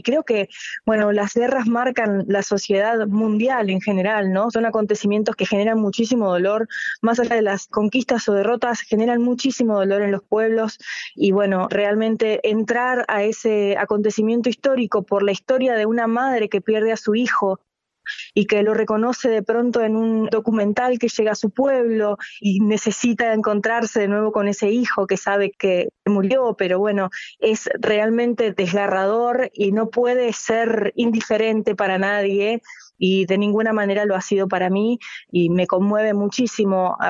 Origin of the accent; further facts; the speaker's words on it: Argentina; como cantante argentina estoy muy, muy contenta de poder sumarme a difundir esta obra en el resto del mundo